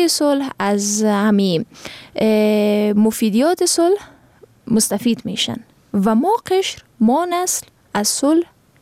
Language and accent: Persian; Afghanistan; من به عنوان یک فرد، به عنوان یک افغان